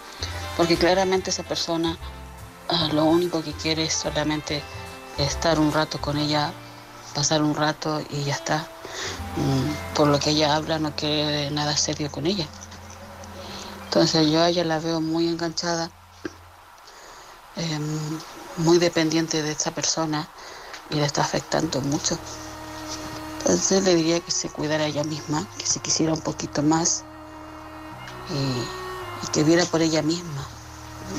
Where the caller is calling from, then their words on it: Madrid, Community of Madrid, Spain; corresponsal de Madrid.